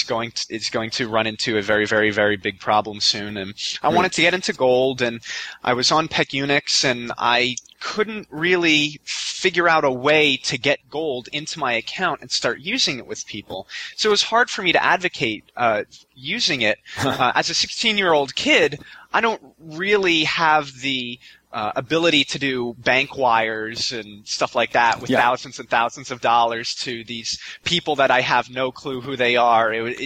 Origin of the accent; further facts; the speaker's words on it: Somerville, New Jersey, United States; born there; I was born in Somerville, New Jersey, right in the center.